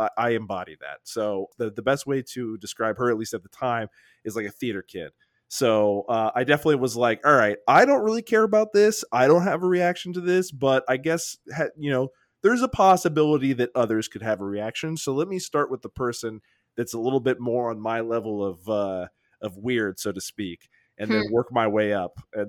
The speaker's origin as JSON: {"language": "English", "region": "Texas", "country": "United States", "tie": "born or raised there", "said": "so we grew up in Texas and she's born Texas, so a little bit of her Texas accent came out."}